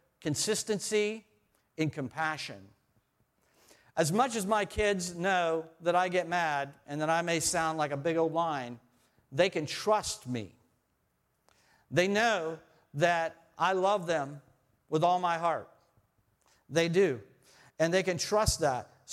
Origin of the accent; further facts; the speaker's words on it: Ohio, United States; now in Pittsburgh, United States; And it reminded me of Pittsburgh when I first came to Pittsburgh. I'm from Ohio. I've been here for 20 years or 19 years.